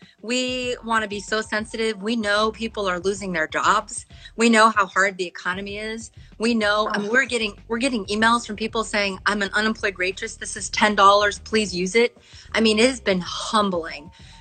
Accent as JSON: {"language": "English", "town": "Vernonia", "region": "Oregon", "country": "United States", "said": "I'm from Oregon, a really tiny logging community called Vernonia, Oregon."}